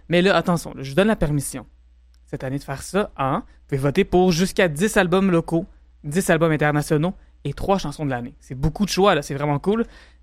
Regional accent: Lévis, Quebec, Canada; Ben, j'ai grandi à Lévis, c'est pas tant loin, tu sais.

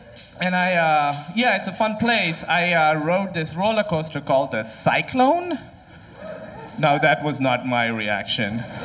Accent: Pakistan; And I'm from Pakistan.

